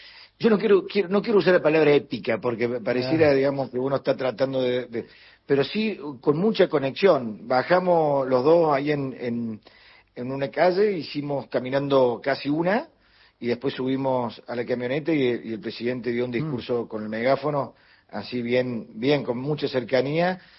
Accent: Córdoba, Argentina; Nosotros de Córdoba somos recontra que estoy orgulloso de los cordobeses.

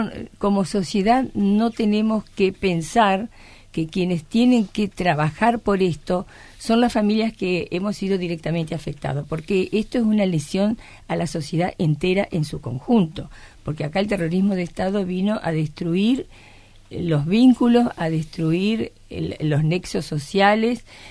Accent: Argentina; como argentinos

